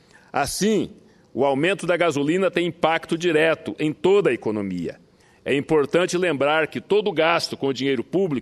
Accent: Brazil; como brasileiros, temos a obrigação de defender essa empresa tão importante no nosso cenário econômico, político e estratégico

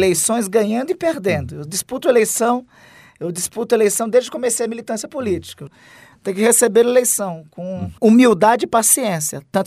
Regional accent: Amapá, Brazil; O povo da minha terra, ao me designar para cá, o primeiro recado que mandou claramente foi o seguinte: não nos envergonhe.

